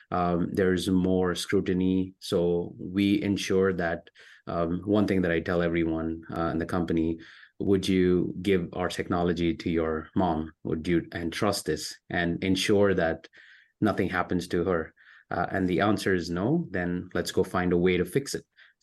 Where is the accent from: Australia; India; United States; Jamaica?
India; born there; I was born in India.